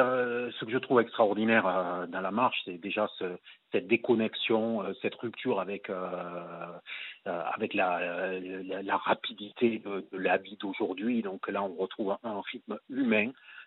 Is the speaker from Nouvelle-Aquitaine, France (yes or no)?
no; Saint-Gaudens, Occitanie, France; now in Toulouse, France; moi, je suis de Saint-Gaudens, j'habite Toulouse